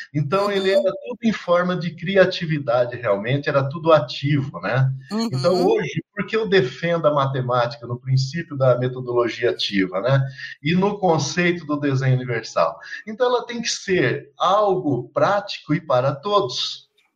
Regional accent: Assis Chateaubriand, Paraná, Brazil; eu procurei então trabalhar com outros estudantes lá da minha região, que era Assis-Chateaubriand.

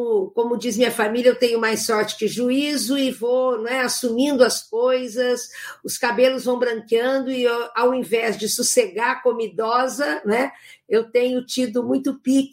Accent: Londrina, Paraná, Brazil; sou aqui de Londrina, formada em 1979

